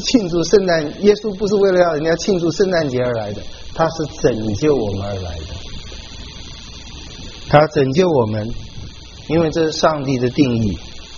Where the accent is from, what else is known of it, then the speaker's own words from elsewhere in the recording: China; 我们中国人自称吗？